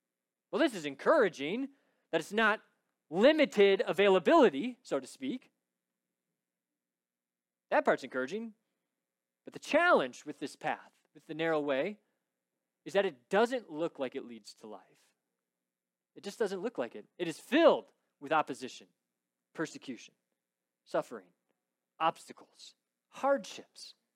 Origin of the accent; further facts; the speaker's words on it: Detroit, Michigan, United States; this street is much like the highways that I grew up near in Metro Detroit, where you've got 4, 5, 6 lanes of traffic.